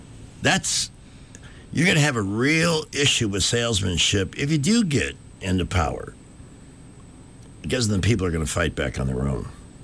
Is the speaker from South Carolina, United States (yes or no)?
no; Chicago, Illinois, United States; When I was growing up in Chicago, we had a neighbor named Fred Barnes.